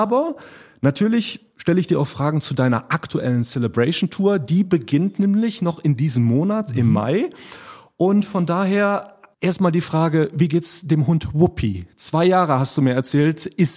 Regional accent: North Rhine-Westphalia, Germany; Ich komme aus dem Rheinland, bin da eher so in der Gegend Borussia Mönchengladbach.

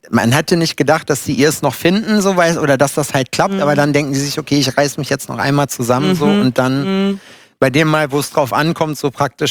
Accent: East Germany, Germany; Ich komme ja aus dem Osten, ne?

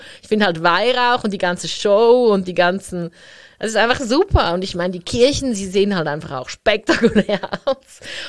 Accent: Zurich, Switzerland; so als Katholikin, ich bin ja in der Stadt Zürich aufgewachsen und Zürich ist ja halt protestantisch.

